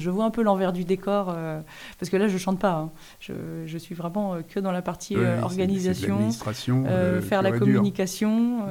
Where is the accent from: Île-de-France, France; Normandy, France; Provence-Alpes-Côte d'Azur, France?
Normandy, France; Mais j'ai grandi dans le Pays d'Auge, donc il y a beaucoup d'élevage de chevaux, beaucoup de haras dans le Pays d'Auge